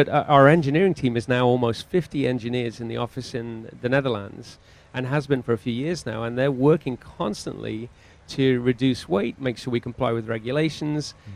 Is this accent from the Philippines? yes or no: no; United Kingdom; now in Canada; Well, originally I'm a British transplant to Canada.